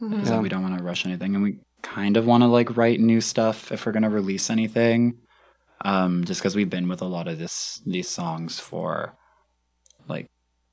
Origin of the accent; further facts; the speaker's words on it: Halifax, Nova Scotia, Canada; I'm like from Halifax, so it was really nice to go back.